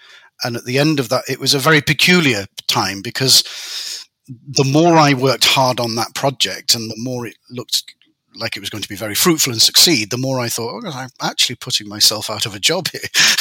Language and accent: English; Manchester, North West England, United Kingdom; Born and bred in Manchester in the mid-60s, youngest of a very large family of eight children, a Polish father, Irish Catholic, British-born mother, so there was no choice of being Catholic.